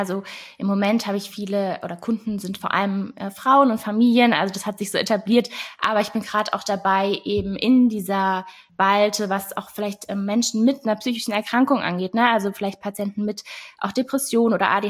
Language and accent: German; Wiesbaden, Hesse, Germany; Du hast mich auch schon vorgestellt. Ich komme aus Wiesbaden und bin dort seit April diesen Jahres eigentlich als Ordnungscoach auch tätig.